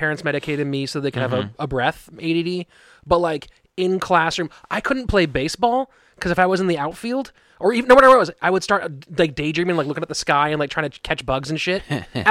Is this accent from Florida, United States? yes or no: no; Sacramento, California, United States; When I was growing up there, because I grew up in Sacramento in the 90s, late 90s, early 2000s, right?